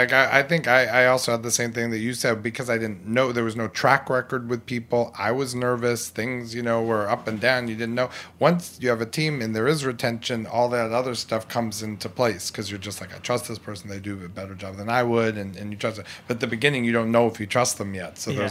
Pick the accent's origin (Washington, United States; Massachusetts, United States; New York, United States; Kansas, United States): New York, United States; New York City; I grew up on the Upper East Side, so my mom was taking me to Smith and Walensky when I was 3 and 4 years old.